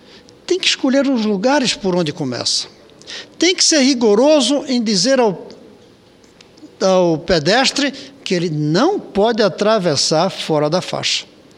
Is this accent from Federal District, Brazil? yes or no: yes; Brasília, Federal District, Brazil; sinto orgulho como brasiliense